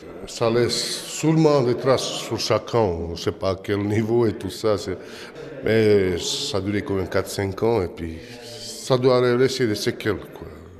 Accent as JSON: {"language": "French", "region": "Central Bosnia", "country": "Bosnia & Herzegovina", "said": "je viens du centre de la Bosnie, où il ne s'est pas passé beaucoup de choses."}